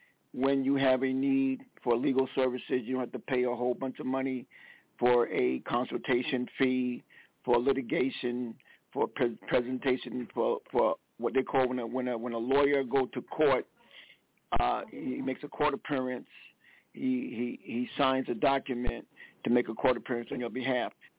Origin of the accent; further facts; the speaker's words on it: South Carolina, United States; I live in Connecticut. I'm from South Carolina. I've gotten tickets in South Carolina.